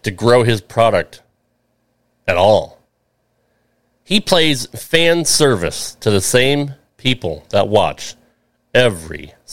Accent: New England, United States; the reason why I dislike AEW so much isn't because of my heritage growing up in New England, being a lifelong WWE fan.

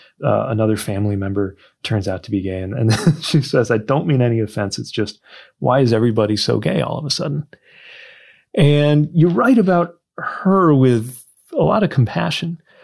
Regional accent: Indiana, United States; Growing up in Indiana, serving in a military, joining under Don't Ask, Don't Tell

